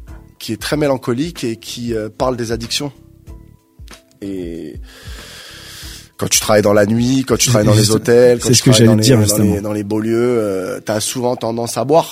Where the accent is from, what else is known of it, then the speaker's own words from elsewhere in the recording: Aubervilliers, Île-de-France, France; j'ai réussi dans le professionnel parce que j'ai grandi à Aubervilliers.